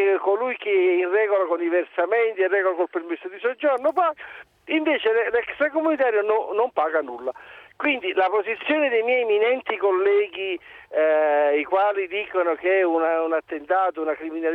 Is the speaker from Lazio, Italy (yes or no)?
no; Naples, Campania, Italy; io sono napoletano e mi trovo in perfetta sintonia con lei